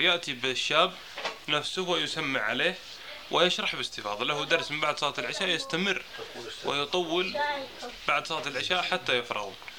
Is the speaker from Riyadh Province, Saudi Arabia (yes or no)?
no; Buraydah, Al-Qassim, Saudi Arabia; في القصيم عندنا في بريدة